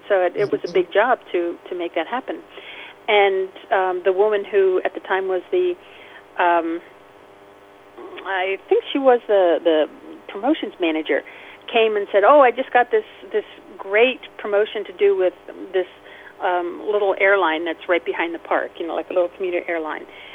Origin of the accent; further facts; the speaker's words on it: Allentown, Pennsylvania, United States; I grew up in Allentown, Pennsylvania, a big Quaker influence